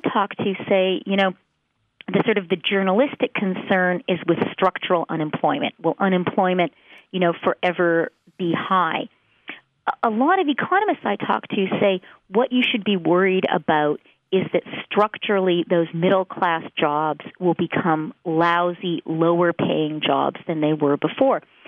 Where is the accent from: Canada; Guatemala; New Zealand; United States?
Canada